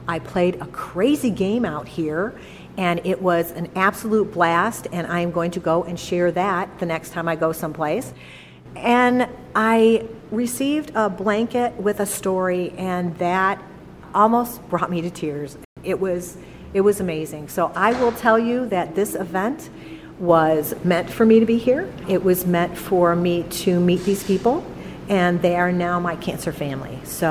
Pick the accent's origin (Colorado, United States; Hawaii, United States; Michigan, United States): Michigan, United States; Chesterfield; I'm from Chesterfield, Michigan, and I am a 8-year breast cancer survivor.